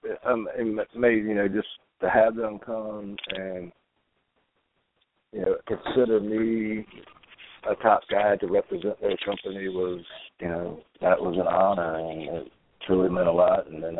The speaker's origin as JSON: {"language": "English", "country": "United States", "tie": "born or raised there", "said": "where my hometown people thought that I won that belt."}